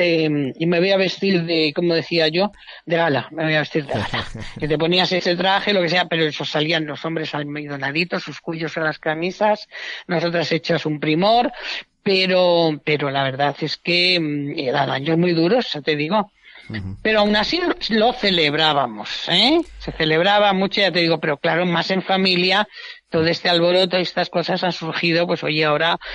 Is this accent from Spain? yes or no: yes; Spain; para eso somos españoles.